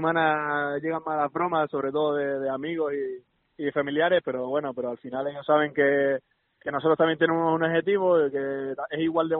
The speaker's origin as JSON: {"language": "Spanish", "town": "Santa Cruz de Tenerife", "region": "Canary Islands", "country": "Spain", "said": "pues siendo chicharrero"}